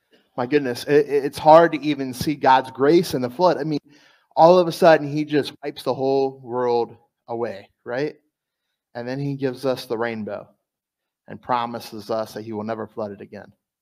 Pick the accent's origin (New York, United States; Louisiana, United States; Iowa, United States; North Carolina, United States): Louisiana, United States; So I know you guys know I'm from South Louisiana, so I got to talk to you about South Louisiana.